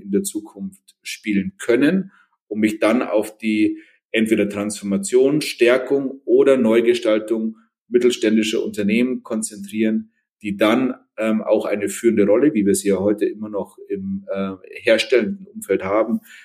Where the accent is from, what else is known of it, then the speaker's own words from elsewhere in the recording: Germany; die Qualitätsmerkmale, die wir als Deutsche haben, wirklich zum Tragen kommen